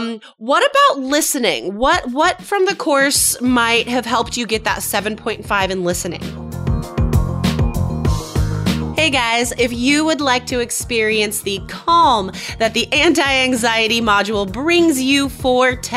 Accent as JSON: {"language": "English", "country": "United States", "said": "when I was living in Taiwan, whenever I had to renew my work visa, because I'm American, it was always the most expensive one."}